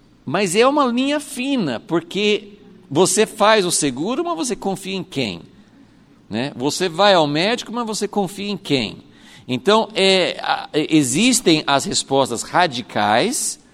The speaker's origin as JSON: {"language": "Portuguese", "country": "United States", "lives_now": "Brazil", "said": "nós vivemos no Brasil, mas a gente acompanha, eu acompanho, né, porque eu vim de lá, né, dos Estados Unidos"}